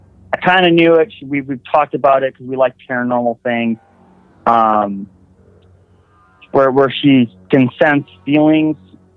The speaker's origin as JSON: {"language": "English", "region": "Wisconsin", "country": "United States", "said": "All right, so I'm calling from West Virginia. I'm from Wisconsin, but I live in West Virginia for the moment."}